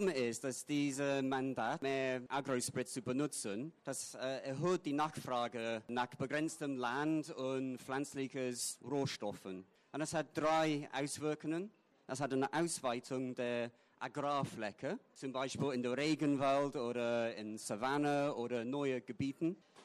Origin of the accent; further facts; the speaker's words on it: England, United Kingdom; German is a second language; moved away as an adult; now in Munich, Germany; Ich bin Engländer. Ich hoffe, dass Sie meine Deutsch verstehen können. Ich wohne seit 3 Jahren hier in München.